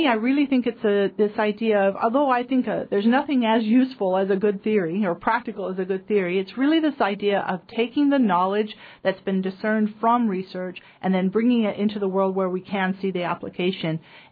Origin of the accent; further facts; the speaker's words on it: Missoula, Montana, United States; also born or lived in Oregon / Idaho; We came from Oregon, but via Idaho, which is where we lived previously. I'm a Montana girl, and from Missoula, Montana. Very, very used to this kind of environment.